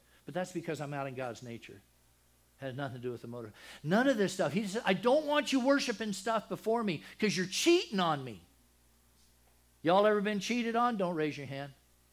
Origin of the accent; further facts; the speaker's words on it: Texas, United States; I'm from Texas.